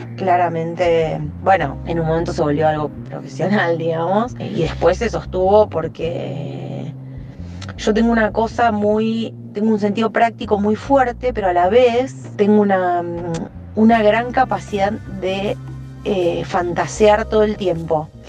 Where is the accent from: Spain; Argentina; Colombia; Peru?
Argentina; Adrogué, Buenos Aires Province; Yo soy de Adrogué, para mí era una movida inviable.